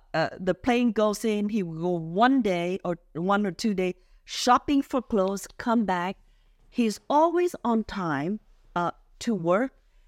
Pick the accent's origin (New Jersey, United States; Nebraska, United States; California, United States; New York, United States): California, United States; I'm from California. I'm pure Asian, you know?